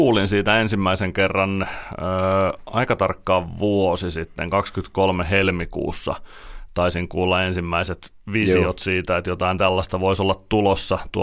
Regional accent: Hämeenlinna, Kanta-Häme, Finland; Hämeenlinnasta mä oon kotosin

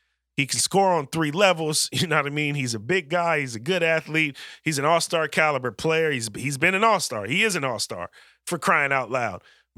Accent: California, United States; who, you know, I grew up around being in the Bay Area.

